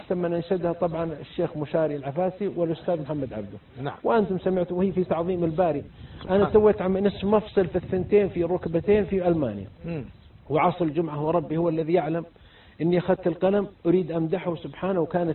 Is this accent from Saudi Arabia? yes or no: yes; Riyadh, Riyadh Province, Saudi Arabia; وأنا من الرياض